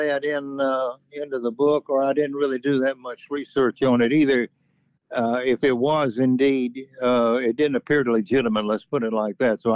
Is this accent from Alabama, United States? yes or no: yes; Montgomery, Alabama, United States; there's a couple of music stores in Montgomery, Alabama, which is my hometown.